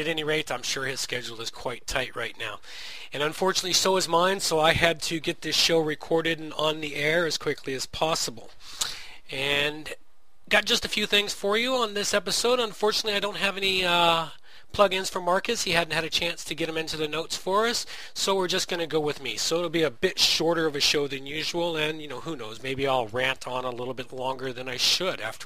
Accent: Canada; I don't live in the States, so I'm Canadian, live up here in Canada.

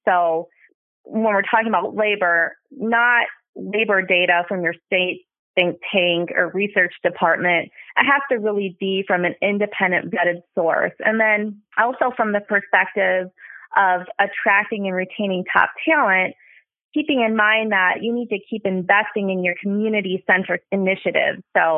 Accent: Minnesota, United States; now in Nashville, United States; One thing that people probably do know is that I am from Minnesota, but I hate the cold, and that's how I ended up in Nashville.

